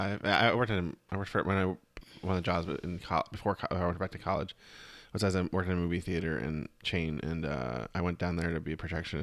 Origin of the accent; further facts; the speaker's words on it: Reading, Pennsylvania, United States; I went to Penn State Berks, which is outside of Reading.